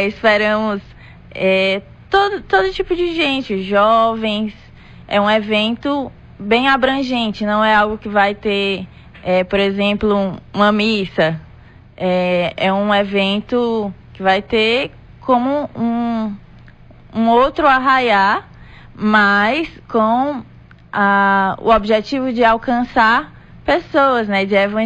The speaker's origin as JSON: {"language": "Portuguese", "town": "Fortaleza", "region": "Ceará", "country": "Brazil", "also_born_or_lived": "Guarulhos", "said": "Longe da minha terra natal. Sou natural de Fortaleza, no Ceará. Já passei pela missão de São Paulo, onde nós temos várias missões, centros de evangelização espalhados por lá. Lá eu morei em Guarulhos, passei 1 ano e 3 meses"}